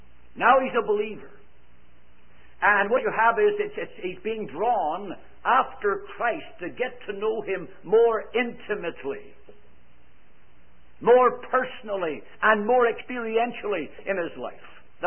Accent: Ireland; accent: Irish; And by the way, with my Irish accent, I didn't say Philippines.

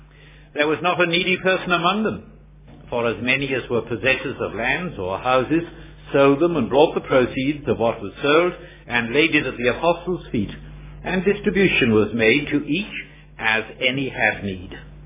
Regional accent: Wales, United Kingdom; It's the kind of name that a Welshman, and I am a Welshman, would like to say Gorokan

